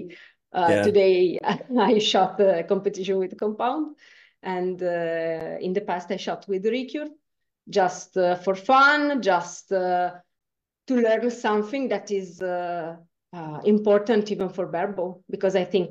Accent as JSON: {"language": "English", "country": "Italy", "said": "I'm from Italy, and I'm a bear bow."}